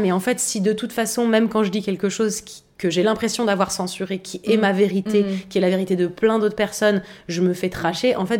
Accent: Paris, Île-de-France, France; J'ai grandi à Paris, 75-011, pur produit parisien.

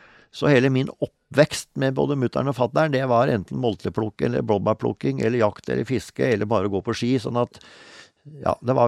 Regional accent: Vestfold og Telemark, Norway; det året jeg ble født, så bygde jo fatteren hytta som ble vårt samlingssted i sørøstlig delen av Hardangervidda, altså nord for Møsvann, så det var egentlig der jeg vokste opp.

